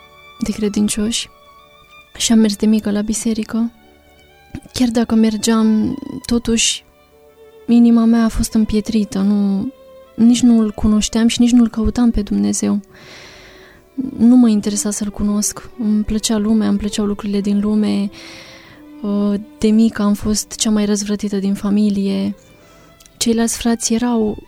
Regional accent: Pitești, Argeș, Romania; now in Zalău, Romania; am 21 de ani și sunt din Pitești.

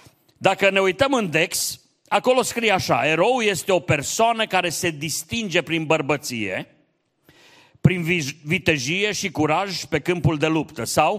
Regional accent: Romania; born there; ne-am născut în România și vreau să vă spun, fără teama de a greși, acesta este un har.

